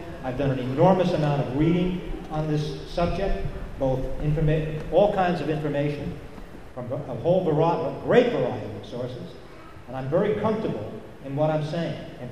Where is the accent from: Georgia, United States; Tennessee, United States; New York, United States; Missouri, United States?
New York, United States; Kingston; particularly the ones in my hometown in Kingston.